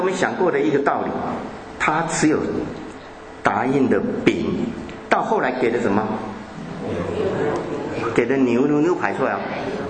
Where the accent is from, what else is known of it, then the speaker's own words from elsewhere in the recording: Taiwan; 只有那个小的，我们台湾话叫做干妈屌，很小的店